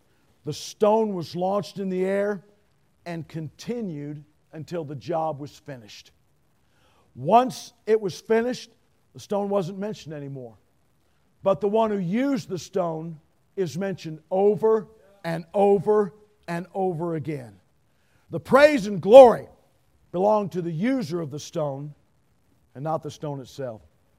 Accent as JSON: {"language": "English", "town": "Middletown", "region": "Ohio", "country": "United States", "tie": "born or raised there", "said": "Guys, I'm a city kid. I grew up in Middletown, Ohio. Where's Middletown?"}